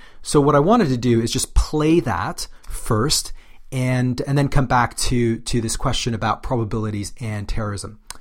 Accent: Canada; So I grew up in Canada for the most of my youth, formative years.

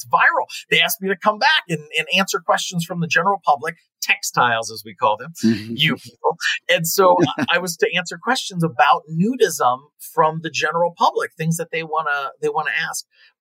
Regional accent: Pennsylvania, United States; I grew up in Pennsylvania. When I moved to California, I immediately found four

